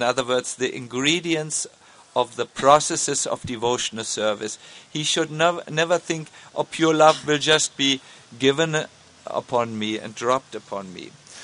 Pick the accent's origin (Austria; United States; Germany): Germany; we are from Germany. We know each other very well. Like, we grew up in the same sandbox.